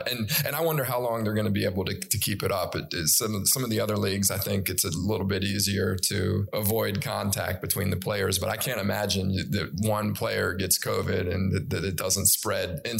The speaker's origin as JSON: {"language": "English", "town": "Washington", "region": "District of Columbia", "country": "United States", "tie": "born or raised there", "moved": "as an adult", "lives_now": "Charlotte, United States", "said": "I grew up in the Washington, D.C. area until I was about 28 years old. And then I moved down here for a consulting company that I was working for at the time that was expanding."}